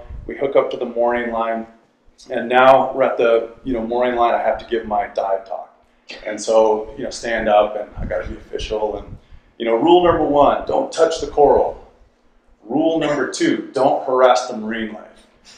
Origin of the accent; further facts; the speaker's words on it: Utah, United States; And growing up in Utah, like you said, I was landlocked.